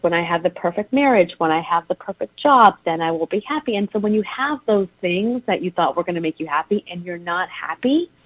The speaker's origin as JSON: {"language": "English", "town": "Chicago", "region": "Illinois", "country": "United States", "tie": "born or raised there", "said": "I grew up in Chicago, so I'm very familiar with lots of snow."}